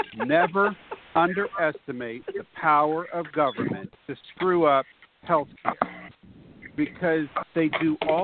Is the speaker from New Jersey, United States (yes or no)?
no; Camden, South Carolina, United States; In 1780, a huge battle occurred in Camden, South Carolina, my hometown, where the British thrashed an American army that outnumbered the British 2-1.